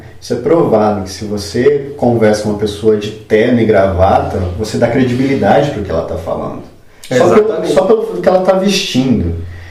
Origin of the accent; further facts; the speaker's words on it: São Carlos, São Paulo, Brazil; Eu sou de São Carlos, o pesquisador estava lá